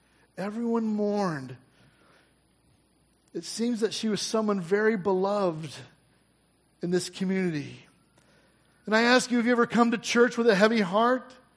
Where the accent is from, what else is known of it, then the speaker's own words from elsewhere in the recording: Washington, Illinois, United States; now in Michigan, United States; they sold their house that I grew up in down in Washington, Illinois, and they moved up to Kalamazoo.